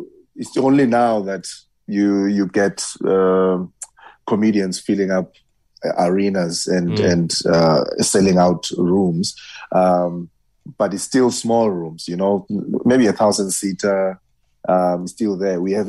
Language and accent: English; Eastern Cape, South Africa; I was from Eastern Cape, and I went to go study in Cape Town